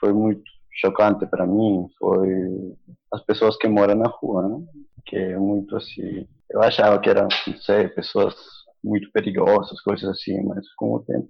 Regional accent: Lima, Peru; Eu sou de Lima, sim.

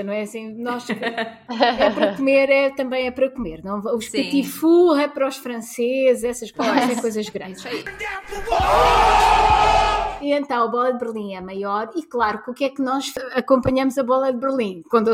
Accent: Lisbon, Portugal; quando vou ao Porto, eu sou de Lisboa

